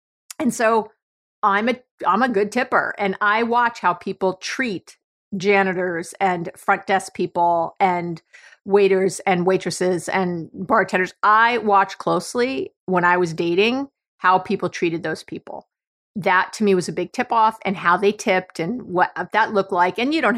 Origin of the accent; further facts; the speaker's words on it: New York, United States; I'm a New Yorker. I don't care about cars at all.